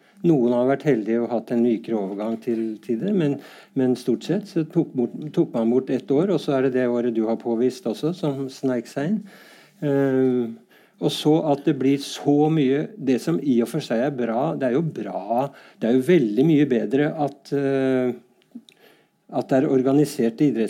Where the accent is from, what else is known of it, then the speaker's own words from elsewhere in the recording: Bærum, Akershus, Norway; sånn som i Bærum hvor jeg bor. Jeg tør nesten ikke si at jeg er fra Bærum, men det er jo et skjellsord mange steder.